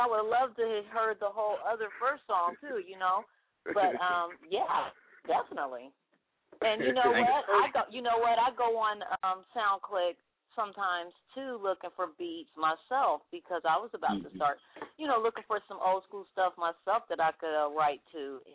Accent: Dayton, Ohio, United States; I'm from Dayton, Ohio, and we had the bootleg joints, you know, it was like the juke joints or something

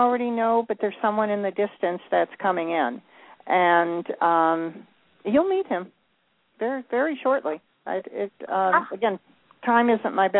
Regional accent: Michigan, United States; What part of Michigan? I'm from Michigan originally.

